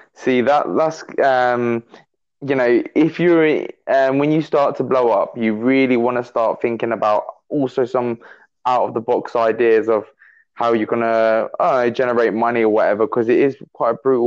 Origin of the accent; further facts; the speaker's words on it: Milton Keynes, South East England, United Kingdom; We're both from Milton Keynes